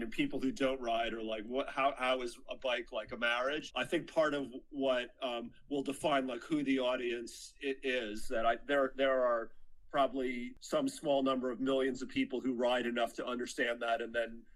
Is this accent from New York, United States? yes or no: yes; New York, United States; I grew up in the New York suburbs, and in the 70s, when I was a kid, everybody just biked to school. And it was really like a leafy suburban setting.